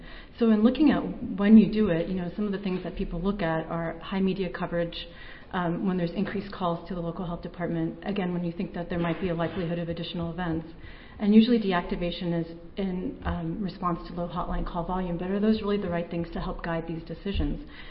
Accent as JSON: {"language": "English", "region": "Illinois", "country": "United States", "said": "Good morning. I'm also from Illinois, but I'm not going to be talking about Legionnaires."}